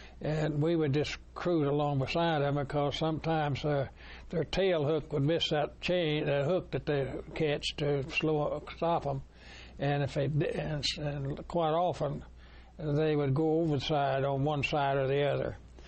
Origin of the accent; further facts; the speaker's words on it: Texas, United States; I was born down in Red River County. That's southeast of Dallas area. Folks moved around quite a bit. We moved out to West Texas area and stayed 2 or 3 years and then back to Red River County.